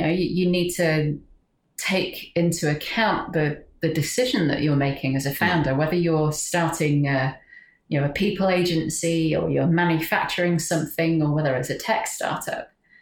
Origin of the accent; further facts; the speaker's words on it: England, United Kingdom; As my accent might belie, I'm English.